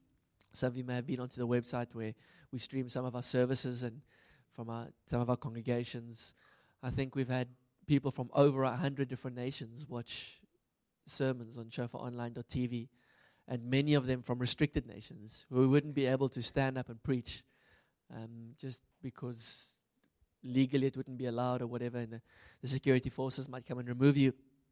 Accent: Pretoria, Gauteng, South Africa; I'm from Pretoria

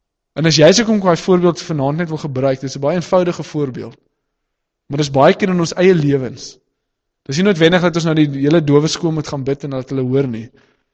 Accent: Western Cape, South Africa; ek kom van die Weskus af, so ek was al in Rowwesee gewees

